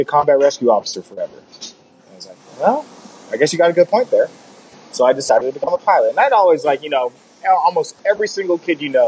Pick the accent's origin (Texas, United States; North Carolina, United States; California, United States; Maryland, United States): Texas, United States; Dallas; growing up in Dallas, I'd gone to the American Airlines Museum.